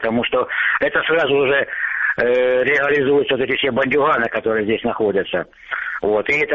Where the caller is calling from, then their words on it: Luhansk Oblast, Ukraine; Я вам звоню с оккупированной территории, Луганская область.